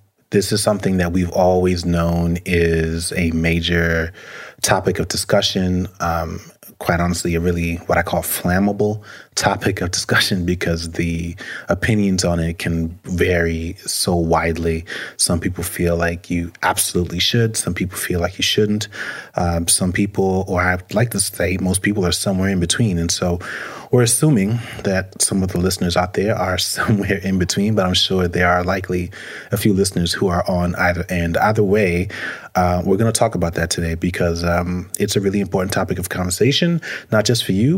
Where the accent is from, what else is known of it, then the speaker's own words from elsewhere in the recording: Brooklyn, New York, United States; Yeah, so I grew up in Brooklyn, New York City. This was in 1980s, 1990s Brooklyn. For the most part, I grew up in poverty. I was largely raised by a single mother. She's an immigrant from Jamaica.